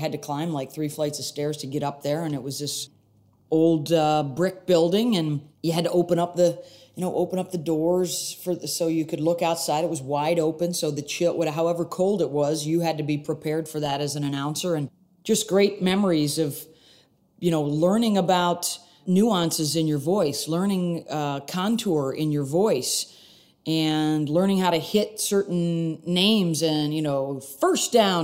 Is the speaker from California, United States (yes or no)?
no; Syracuse, New York, United States; I grew up in Syracuse, New York, and my dad was a high school basketball coach and a teacher.